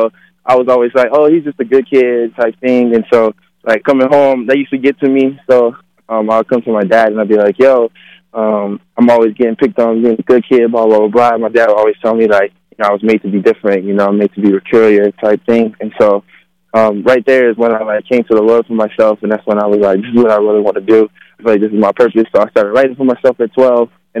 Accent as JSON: {"language": "English", "town": "Bristol", "region": "Virginia", "country": "United States", "said": "Yeah, I'm from Bristol, Virginia."}